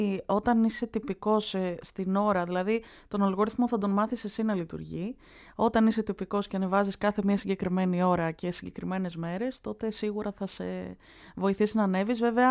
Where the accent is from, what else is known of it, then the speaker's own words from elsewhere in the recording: Patras, Western Greece, Greece; now in Athens, Greece; Είμαι από την Πάτρα και είμαι στην Αθήνα.